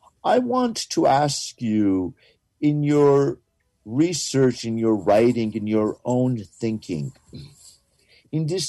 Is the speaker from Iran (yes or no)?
yes; Iran; I'm an Armenian from Iran